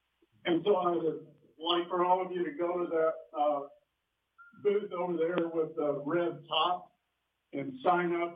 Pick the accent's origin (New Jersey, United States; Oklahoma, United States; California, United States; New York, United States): Oklahoma, United States; now in Vermont, United States; I'm from Oklahoma. I also have Shawnee and Cherokee heritage. Lived most all of my life on the Cherokee Ranch there. I've been here in Vermont now for 5 years.